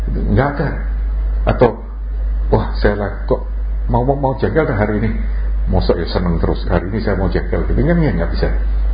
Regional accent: Semarang, Central Java, Indonesia; born there; saya lahirnya di Semarang dulu.

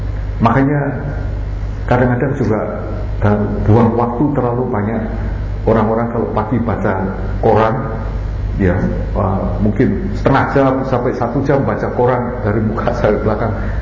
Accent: Semarang, Central Java, Indonesia; di dekat kota saya di Semarang ini juga ada upacara

